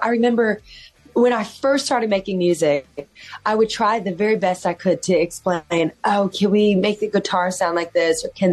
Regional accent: Louisiana, United States; So whenever I was a little girl, I grew up in Louisiana. And if you know anything about Louisiana, our culture is super vibrant.

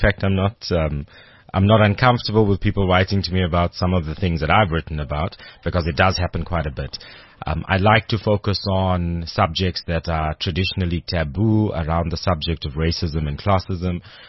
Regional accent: South Africa; my very dark skin as an Indian South African person

